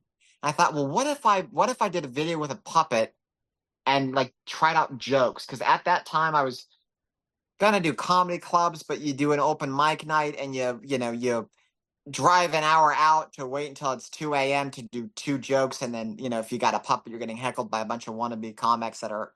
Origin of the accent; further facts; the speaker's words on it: Texas, United States; it's my approach because I'm from Texas and I've got to have that kind of character.